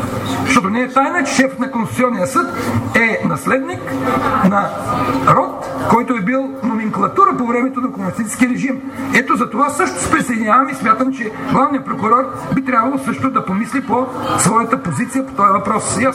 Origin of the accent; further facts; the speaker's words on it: Perushtitsa, Plovdiv Province, Bulgaria; Аз все пак съм от Перущица и много добре познавам тази част от историята